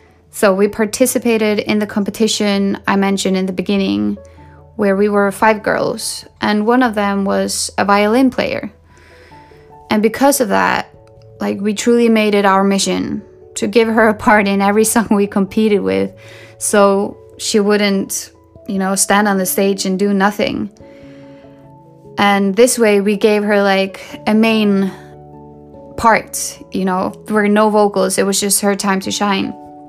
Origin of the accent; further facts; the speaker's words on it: Sweden; I mean, I grew up in Sweden, the country of pop.